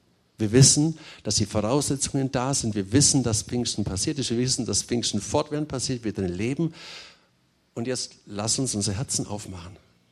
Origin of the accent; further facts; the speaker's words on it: Germany; Und wir sind so oft, nehme ich mich komplett mit ein, das ist ein Stück weit auch nochmal unser Naturell als Deutsche